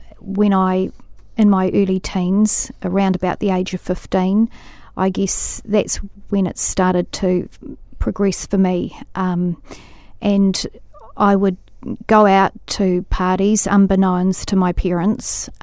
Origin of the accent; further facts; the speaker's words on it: Christchurch, Canterbury, New Zealand; also born or lived in Otorohanga; I grew up in Christchurch.